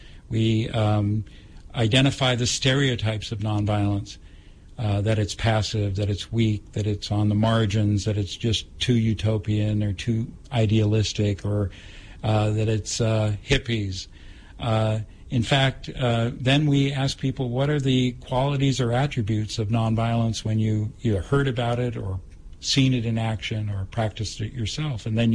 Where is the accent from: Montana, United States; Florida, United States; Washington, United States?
Washington, United States; Seattle; I'm from Seattle, and I didn't want to see that kind of activity happen, not only because I'm from the city I love